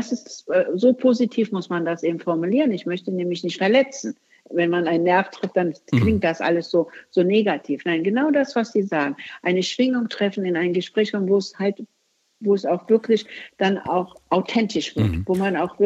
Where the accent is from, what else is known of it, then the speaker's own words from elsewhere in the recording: Istanbul, Turkey; now in Germany; Und das sage ich ganz ausdrücklich aus der Türkei kommend. Ich bin in Istanbul geboren, ich komme aus diesen Kontexten